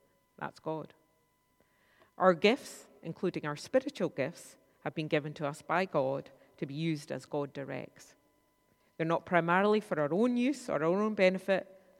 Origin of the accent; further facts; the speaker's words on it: Scotland, United Kingdom; I'm going to ask you this morning to do something that will feel very challenging for us as Scottish people.